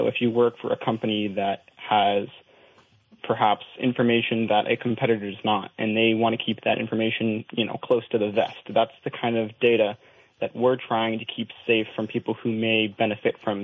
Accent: Burlington, Vermont, United States; born there; now in Williston, United States; I was born in Burlington, and I currently live in Williston, Vermont.

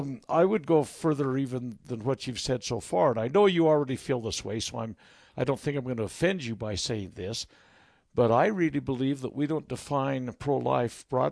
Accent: Utah, United States; But I look at we're from Utah.

